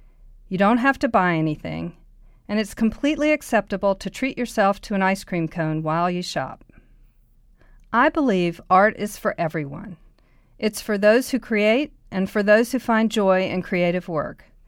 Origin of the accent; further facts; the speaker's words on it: Memphis, Tennessee, United States; I grew up in Memphis, Tennessee, where we claim blues and country music first blended into rock and roll.